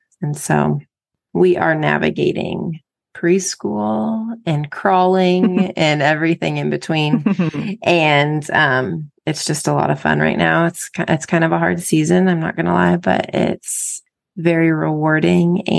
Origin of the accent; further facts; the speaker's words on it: Abilene, Kansas, United States; Well, I am from Abilene, Kansas, born and raised, and I came back and I live here today, right now.